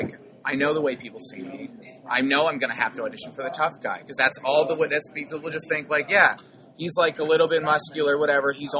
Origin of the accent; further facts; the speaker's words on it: Ohio, United States; because like I grew up in Ohio, and I grew up in like where people are really kind of conservative